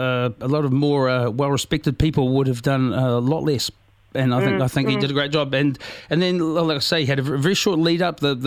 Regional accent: New Zealand; that really personally means a lot to me as a New Zealander

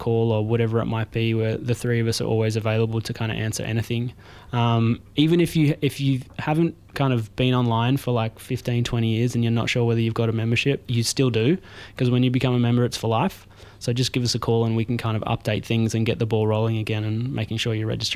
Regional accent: Melbourne, Victoria, Australia; now in New Zealand; because people can probably already tell from my accent that I'm not from here. The text lines were like, just like, who the fuck is this guy? So I'm originally from Melbourne

